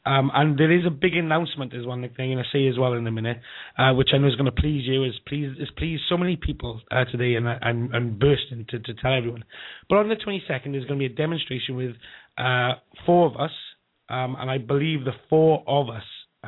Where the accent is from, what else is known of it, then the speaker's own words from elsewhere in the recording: Wales, United Kingdom; It's going to be right here in Wales because you know we are from Wales, Nick. So not quite that English accent.